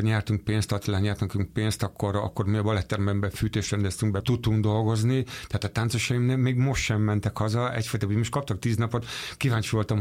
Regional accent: Miskolc, Borsod-Abaúj-Zemplén, Hungary; Elkapott Budapesten, és elkapott otthon Miskolcon is.

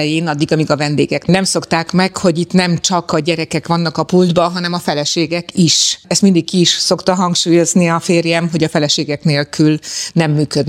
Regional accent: Brașov, Brașov County, Romania; ha beljebb megyünk Brassó fele, ahova majd bekanyarodok, hogy én már ott születtem, és ott nőttem föl, hiszen a szüleim is egymást már Brassóba ismerték meg

